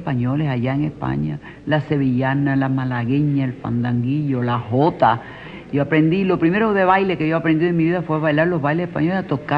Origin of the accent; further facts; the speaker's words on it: Marianao, Havana, Cuba; born there; Yo nací en Marianao.